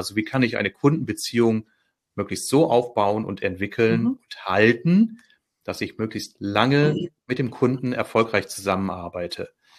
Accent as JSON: {"language": "German", "town": "Bielefeld", "region": "North Rhine-Westphalia", "country": "Germany", "tie": "born there", "said": "Also als gebürtiger Bielefelder bin ich es ja gewohnt, eher etwas introvertiert zu agieren."}